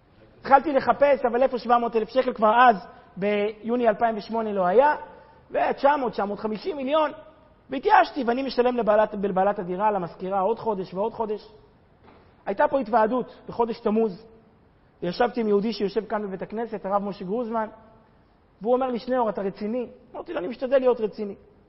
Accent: Kfar Chabad, Central District, Israel; אני לא מפה, אני מכפר חב"ד, אשתי מפה.

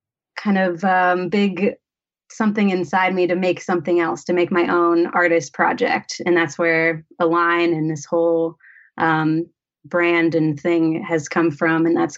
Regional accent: Ohio, United States; moved away as an adult; now in California; I grew up in Ohio. My mom's a music teacher. I was just drawn to music from an early age. And then I eventually moved to California when I was like 18 or 19

